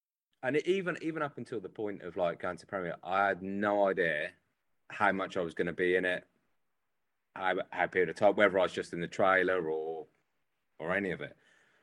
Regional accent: East of England, United Kingdom; coming from Norfolk, I don't necessarily say I'm massively from Norfolk, but at the same point, you know, I didn't want them to, well, not that it would have been any choice of mine if I sounded like a carrot cruncher or not

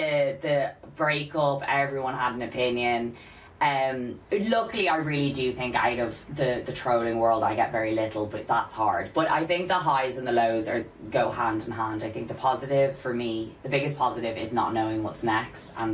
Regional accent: Ireland; I can be very negative, don't get me wrong, I'm Irish

